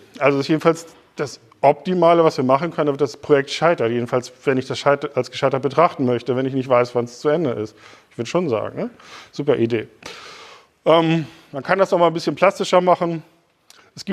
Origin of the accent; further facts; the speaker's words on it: Lübeck, Schleswig-Holstein, Germany; moved away as an adult; now in Hamburg, Germany; komme aus Hamburg, bin gebürtig aufgewachsen in Lübeck